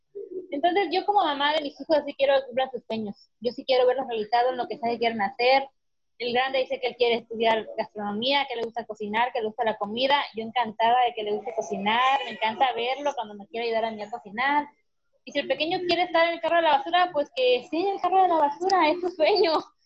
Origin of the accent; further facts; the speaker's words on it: Guerrero, Mexico; de aquí donde vivo, en Guerrero, o más bien en mi ciudad, lo más cerca de mi pueblo, no había escuelas para estudiar pues, alguna carrera que me llevara a eso.